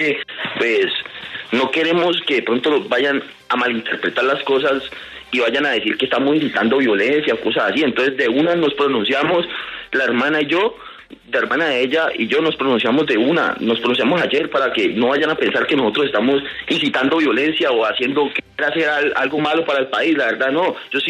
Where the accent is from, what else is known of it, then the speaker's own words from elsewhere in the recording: Jamundí, Valle del Cauca, Colombia; born there; now in Miranda, Colombia; Yo, mi familia sí es de acá de Miranda. Yo nací en Jamundí, pero mi familia es de acá de Miranda. Entonces yo acá en Miranda tengo pues una casita propia que es de mi familia. Entonces nosotros pagamos arriendo en Jamundí